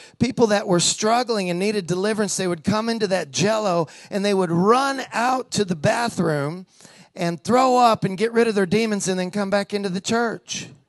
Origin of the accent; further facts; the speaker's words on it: the South, United States; because I was raised in the South, and I was like, Lord, they're not going to like me in Tulsa.